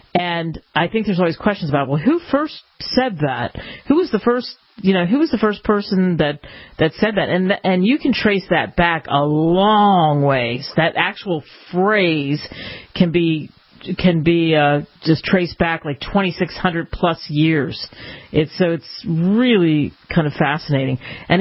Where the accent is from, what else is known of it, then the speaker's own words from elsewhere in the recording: Philadelphia, Pennsylvania, United States; since I grew up in Philadelphia